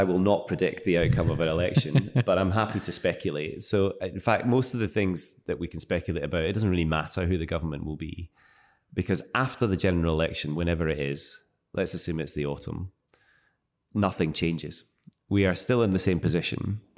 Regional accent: Glasgow, Scotland, United Kingdom; when we hosted COP26 in Glasgow, my hometown

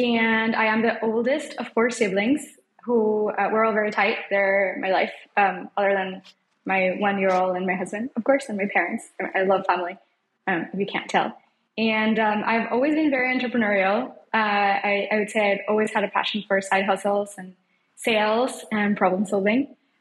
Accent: Mexico; And as you know, I grew up in Mexico. So I grew up going to a corner shop that was mom and pop owned, right?

